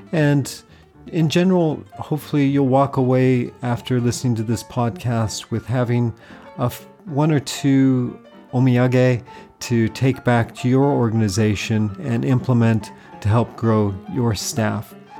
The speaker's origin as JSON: {"language": "English", "town": "Denver", "region": "Colorado", "country": "United States", "tie": "born or raised there", "said": "You were growing up in Kansas City, I in Denver."}